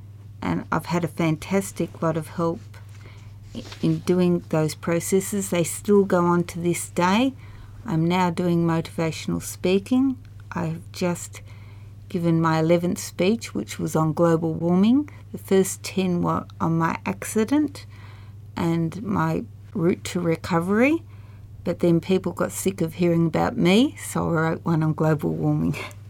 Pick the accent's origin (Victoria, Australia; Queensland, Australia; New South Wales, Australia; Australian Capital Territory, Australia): Victoria, Australia; Buchan; I was born and bred in Buchan.